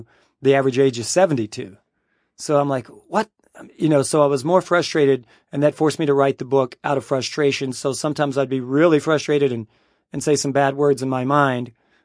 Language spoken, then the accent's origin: English; Owensboro, Kentucky, United States; When I grew up in Owensboro, Kentucky, someone in the ninth grade, a friend, started